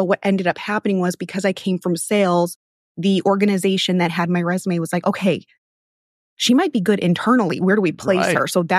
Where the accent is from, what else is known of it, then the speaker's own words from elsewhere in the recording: Haverhill, Massachusetts, United States; now in Houston, United States; I grew up just north of Boston, Massachusetts. I grew up in a city called Haverhill.